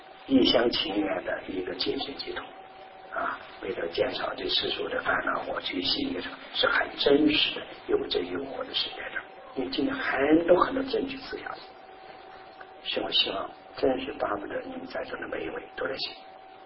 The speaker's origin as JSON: {"language": "Chinese", "country": "China", "said": "我说我是大陆人"}